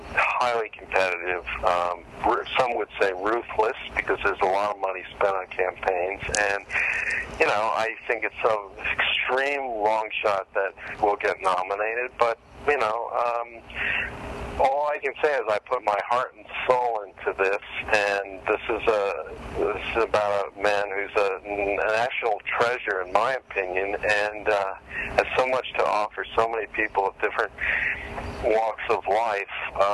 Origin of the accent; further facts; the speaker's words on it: Connecticut, United States; I mean, I unfortunately where I was growing up in Connecticut experienced something that was kind of like a combination of West Side Story and The Warriors